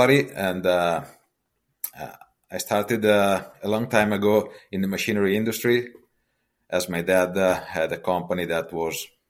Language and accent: English; Pesaro, Marche, Italy; born there; English is a second language; However, I was born in Pesaro